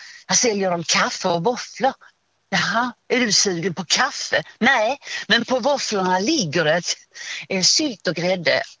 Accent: Eslöv, Skåne, Sweden; Ja, vi är från Eslöv, sa jag.

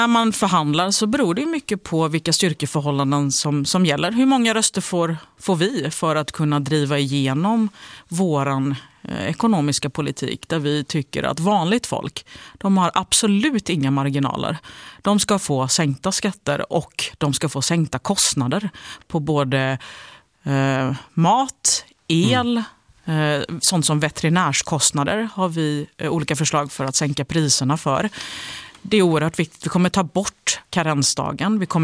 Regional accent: Gothenburg, Västra Götaland County, Sweden; Det ligger ju djupt rotat hos mig som göteborgare.

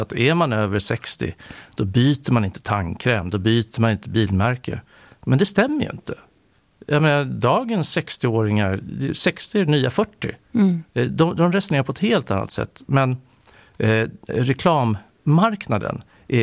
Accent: Nyköping, Södermanland, Sweden; Jag är från Nyköping, så jag har dammat av några gamla Nyköpingsuttryck till och med.

